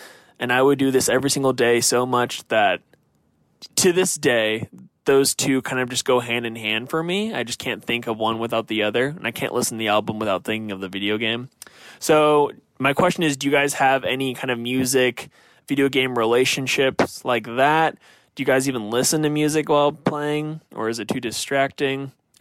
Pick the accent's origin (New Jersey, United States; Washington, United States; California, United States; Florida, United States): Washington, United States; Seattle; I'm from Seattle, Washington.